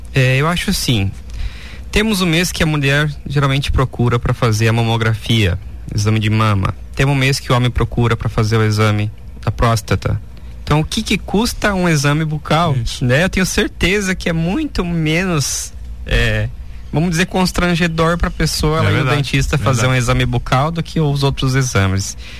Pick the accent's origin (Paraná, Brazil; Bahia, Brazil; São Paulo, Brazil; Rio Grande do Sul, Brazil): Paraná, Brazil; now in Xaxim, Brazil; Eu e minha esposa somos os dentistas, nós viemos do Paraná.